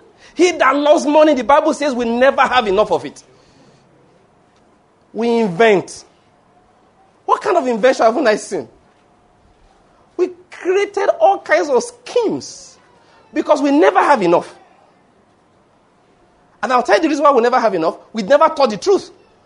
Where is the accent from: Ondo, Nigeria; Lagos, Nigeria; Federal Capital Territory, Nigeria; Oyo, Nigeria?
Ondo, Nigeria; I'm from Ondo State by birth, you know.